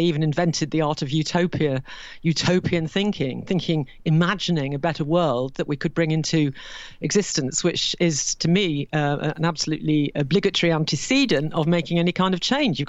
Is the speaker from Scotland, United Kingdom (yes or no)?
no; Nottingham, East Midlands, United Kingdom; When I was brought up in Nottingham, I would have definitely have said classics and class. I got given elocution lessons because I was a grammar school girl. And, of course, I've ended up saying classics and class.